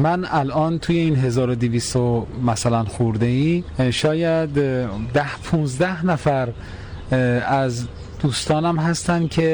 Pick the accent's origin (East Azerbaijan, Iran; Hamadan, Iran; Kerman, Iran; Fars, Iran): Hamadan, Iran; من اهل تاریخ پایتخت تمدن ایران